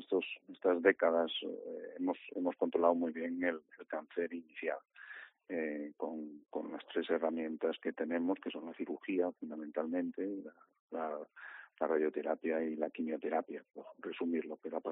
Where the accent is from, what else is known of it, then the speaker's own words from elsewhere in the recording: Galicia, Spain; sobre todo para los que somos gallegos